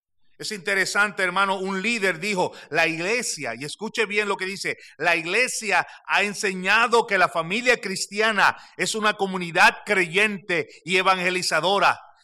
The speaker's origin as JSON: {"language": "Spanish", "country": "Puerto Rico", "said": "nosotros venimos de esa islita de Puerto Rico"}